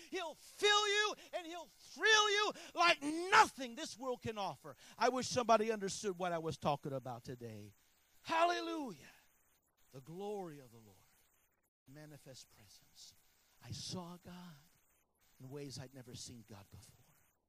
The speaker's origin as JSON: {"language": "English", "town": "Chicago", "region": "Illinois", "country": "United States", "said": "You know, I'm from Chicago. You know, I got to cheer on the Bulls."}